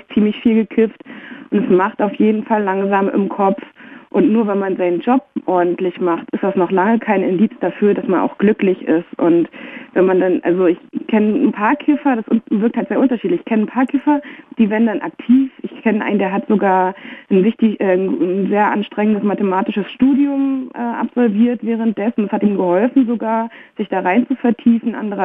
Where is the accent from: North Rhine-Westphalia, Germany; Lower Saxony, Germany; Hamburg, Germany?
Hamburg, Germany; Ich komme aus Hamburg, da hat man dann schon auf dem Kiez so ein paar Leute gesehen